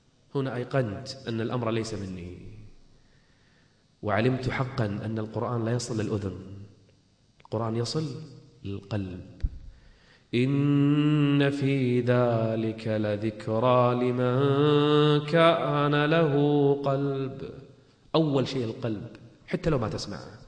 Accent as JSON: {"language": "Arabic", "country": "Kuwait", "said": "نادي جميل عندنا بالكويت فقط للصم والبكم"}